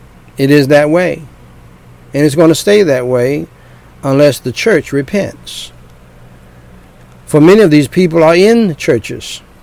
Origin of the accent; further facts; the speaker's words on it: United States; born there; I thank God I was born in America. I'm a natural born citizen.